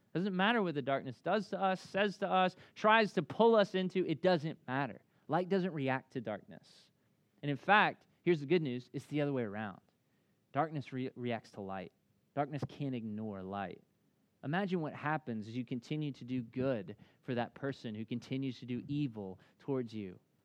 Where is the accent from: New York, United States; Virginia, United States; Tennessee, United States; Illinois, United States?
Tennessee, United States; Memphis; moved away; And you know, like I grew up in Memphis. You know, when you go to your hometown